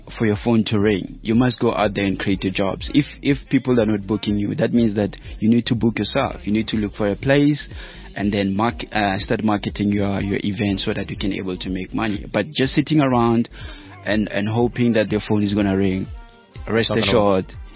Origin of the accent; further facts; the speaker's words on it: Leboeng, Limpopo, South Africa; now in Benoni, South Africa; Originally, I'm from Limpopo.